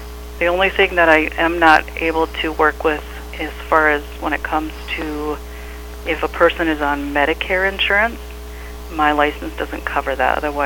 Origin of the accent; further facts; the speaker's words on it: Redwood Falls, Minnesota, United States; I grew up in Redwood Falls.